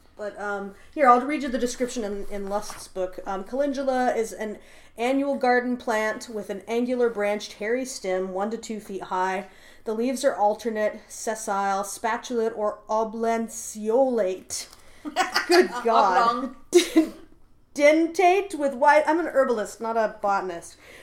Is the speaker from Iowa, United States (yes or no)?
yes; Iowa, United States; You know, I grew up in Iowa and was fairly isolated.